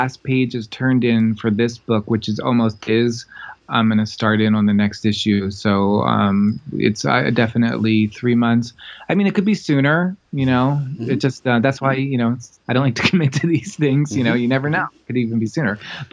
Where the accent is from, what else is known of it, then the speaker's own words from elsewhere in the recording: Philadelphia, Pennsylvania, United States; I grew up in Philadelphia, so I'm a total mid-Atlantic person.